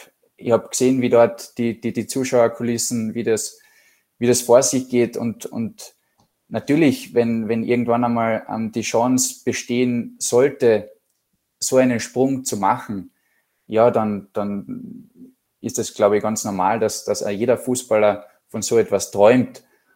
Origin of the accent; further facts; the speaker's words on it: Klagenfurt, Carinthia, Austria; Ja, ich fühle mich, wie gesagt, pudelwohl in Klagenfurt. Ich komme aus Klagenfurt.